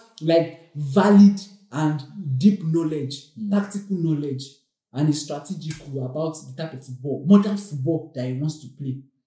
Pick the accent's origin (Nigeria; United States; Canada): Nigeria; As a Nigerian